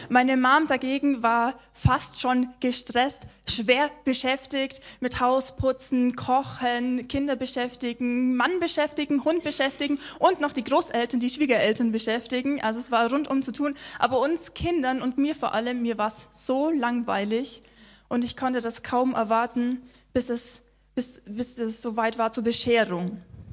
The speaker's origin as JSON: {"language": "German", "region": "Bavaria", "country": "Germany", "tie": "born or raised there", "said": "sondern ich bin gebürtig aus Bayern, aus dem schwäbischen Bayern-Landkreis Donau-Ries. Ich roll das R. Das werde ich in der Predigt nicht verbergen können. Da bin ich aufgewachsen, zur Schule gegangen."}